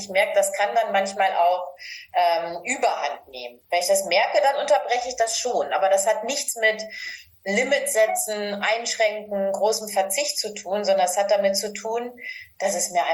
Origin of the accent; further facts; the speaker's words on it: Northern Germany, Germany; Ich komme aus Norddeutschland. Da ist Grünkohl Pflicht im Winter.